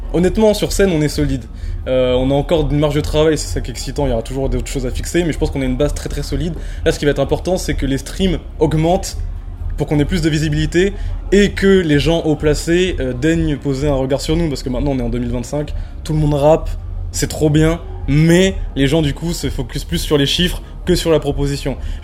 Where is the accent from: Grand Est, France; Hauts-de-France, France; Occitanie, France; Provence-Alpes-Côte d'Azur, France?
Grand Est, France; Reims; Je viens de Reims, c'est, faut le dire, on a un public dur, on a une ville dure.